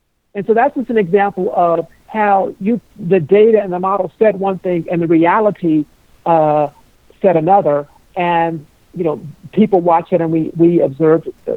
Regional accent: Arizona, United States; I'm originally from Arizona out west

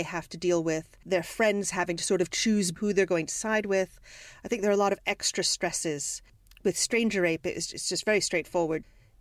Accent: New Jersey, United States; I remember being in my hometown library in New Jersey and reading all the serial killer books and finding them very interesting.

